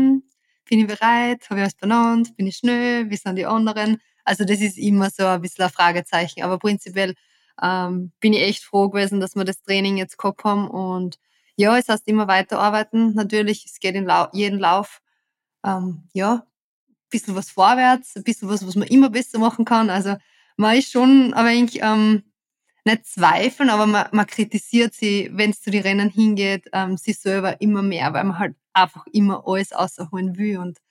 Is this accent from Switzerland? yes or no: no; Austria; bei uns daheim in Österreich